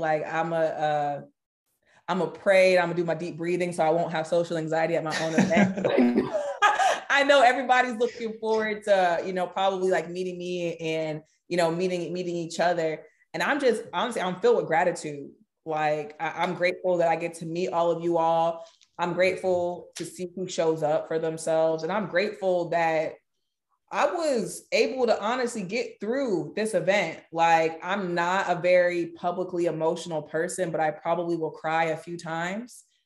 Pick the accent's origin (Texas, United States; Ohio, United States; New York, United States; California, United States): California, United States; I'm from Cali. Like, we love people.